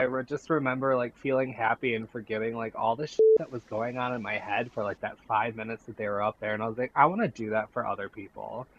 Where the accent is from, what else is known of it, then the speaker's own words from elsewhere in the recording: Flint, Michigan, United States; Yeah, I am actually born and raised in Flint, Michigan. That's where I live.